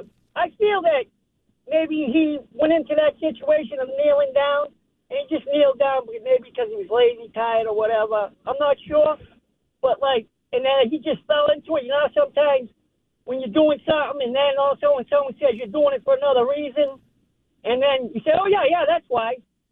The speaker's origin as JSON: {"language": "English", "town": "Revere", "region": "Massachusetts", "country": "United States", "said": "I'm from Revere."}